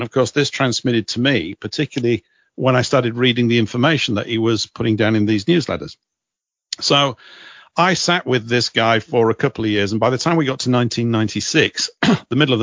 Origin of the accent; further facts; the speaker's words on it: Leeds, Yorkshire and the Humber, United Kingdom; moved away; also born or lived in London; I come from Leeds in Yorkshire, now residing in the south of England. And I moved to London in 1984